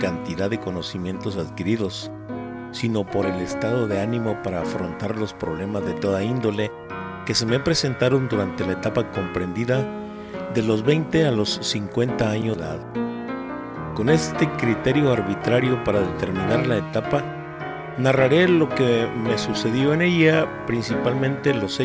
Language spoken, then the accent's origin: Spanish; Nuevas Delicias, Chihuahua, Mexico; se refiere a mi infancia vivida en colonia Nuevas Delicias, mi tierra de origen, y mi adolescencia que transcurrió en la Escuela Normal Rural de Salaices.